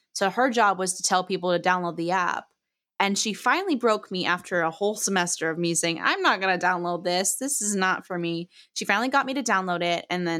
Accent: Southern US, United States; But I've had an overall much more positive experience than I did growing up in South, even though it's still in the South.

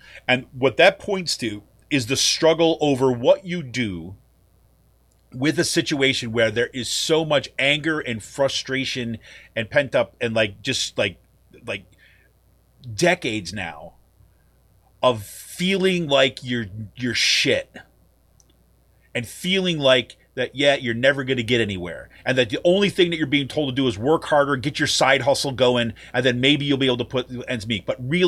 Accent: Utica, New York, United States; My hometown of Utica, New York, was a perfect example of this.

